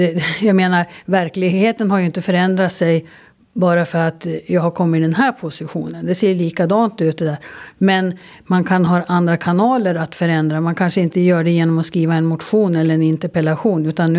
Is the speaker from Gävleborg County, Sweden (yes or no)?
no; Sala, Västmanland County, Sweden; Och sen vart jag tillfrågad ifrån Centerpartiet hemma i Sala om jag inte skulle engagera mig.